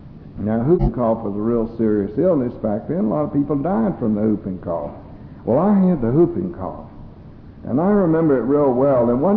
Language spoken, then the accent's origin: English; Atlanta, Georgia, United States; I was born and raised in Atlanta. I lived there almost all my life.